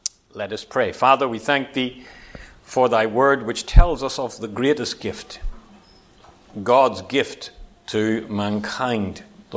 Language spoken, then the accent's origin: English; Northern Ireland, United Kingdom; now in Singapore; I grew up in Northern Ireland, and we make even more of Christmas than you do here.